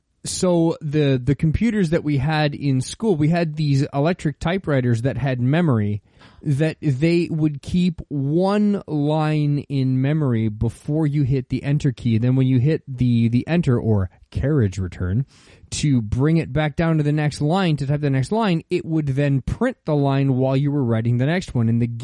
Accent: Ontario, Canada; in high school, growing up in Ontario, we needed 2 business credits to get our diplomas to graduate high school

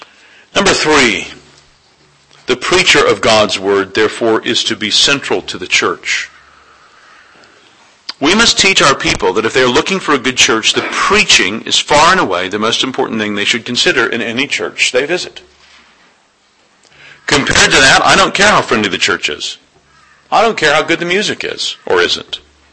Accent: United States; I'm from America

